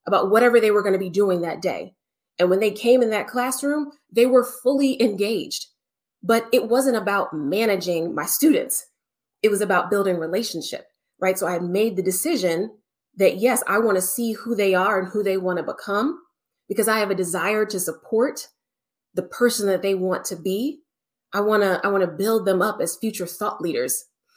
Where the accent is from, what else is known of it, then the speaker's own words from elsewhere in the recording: Cincinnati, Ohio, United States; I was raised in Cincinnati. I had never lived in the South.